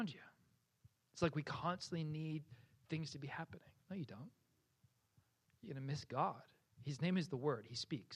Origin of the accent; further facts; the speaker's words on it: New Jersey, United States; because I'm from New Jersey as well. I know what this is like, Peter.